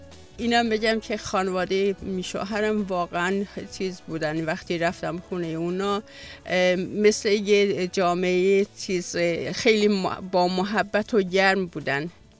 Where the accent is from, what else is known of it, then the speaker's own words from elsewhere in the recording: Ardabil, Ardabil Province, Iran; now in Denmark; از ایران اومدم. 33 سال پیش ایران رو ترک کردم. 30 سالم هست دانمارک هستم.